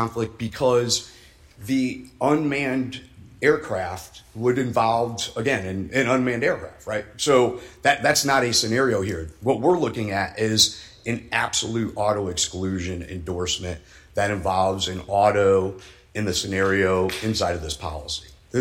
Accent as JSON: {"language": "English", "town": "New Orleans", "region": "Louisiana", "country": "United States", "said": "That's what happens when, you know, I'm from New Orleans."}